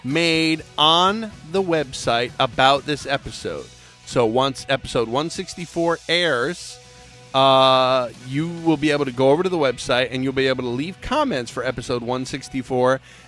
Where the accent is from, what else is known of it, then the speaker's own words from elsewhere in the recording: New Jersey, United States; I'm from New Jersey. I'm not big on